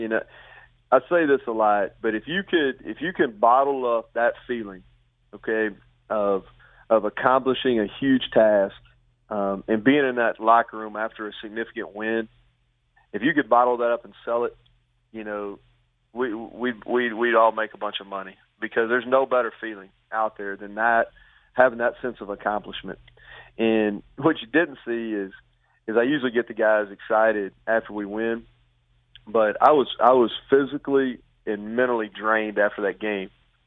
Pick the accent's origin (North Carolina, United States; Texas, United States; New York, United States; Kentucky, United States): Kentucky, United States; Well, I grew up in Kentucky, and I was a fan of the Wildcats.